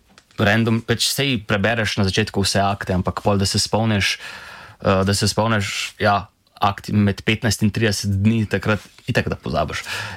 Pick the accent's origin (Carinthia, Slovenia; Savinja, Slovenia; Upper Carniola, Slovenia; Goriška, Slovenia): Upper Carniola, Slovenia; Škofja Loka; kaj prihajam iz Škofje Loke, zato ker je glih 25 km, ne 26